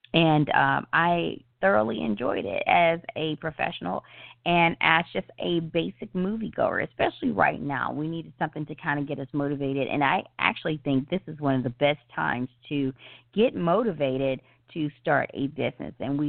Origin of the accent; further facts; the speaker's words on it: the South, United States; just little things that came from the South, and being that I am a Southerner, it was dead on.